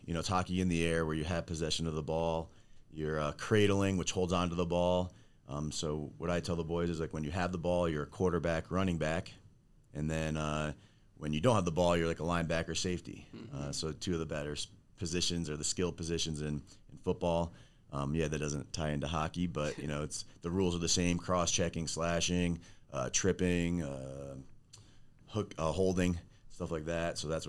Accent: New Jersey, United States; moved away as an adult; now in Colorado, United States; I'm originally from New Jersey. Coached a year or two out there for high school, and then moved out here, started a local club and training

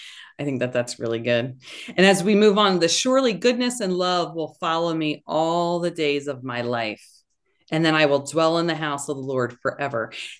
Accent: Philadelphia, Pennsylvania, United States; now in South Jersey, United States; You know, I am from the Philadelphia area. I live in South Jersey and I was just away.

